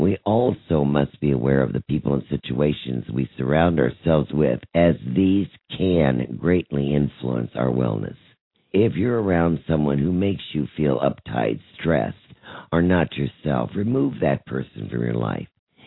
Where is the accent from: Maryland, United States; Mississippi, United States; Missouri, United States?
Missouri, United States; Kansas City; I went back to my hometown of Kansas City, Missouri, to see him.